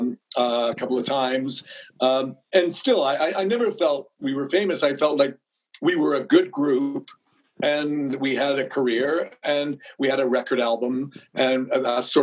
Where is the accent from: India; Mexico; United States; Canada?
Canada; London, Ontario; And she also had her own television show when I was growing up in London, Ontario, At Home with Hope Garber.